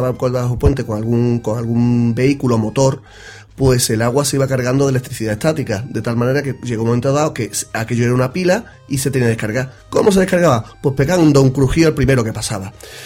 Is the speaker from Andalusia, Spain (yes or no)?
yes; Dos Hermanas, Andalusia, Spain; mi pueblo se llama Dos Hermanas, también llamado por algunos aquí Cuatro Tetas.